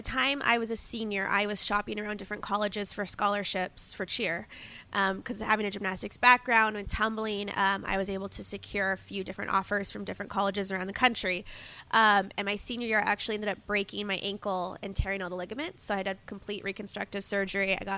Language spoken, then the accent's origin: English; Corvallis, Oregon, United States; Yeah, I grew up in Corvallis, Oregon